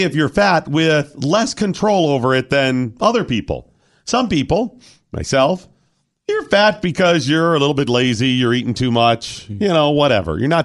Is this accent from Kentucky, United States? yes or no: no; Cleveland, Ohio, United States; I grew up near Cleveland, Ohio.